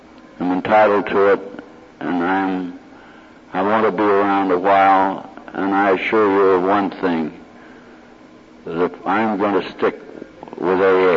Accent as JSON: {"language": "English", "town": "Springfield", "region": "Illinois", "country": "United States", "said": "I'm from Springfield, Illinois."}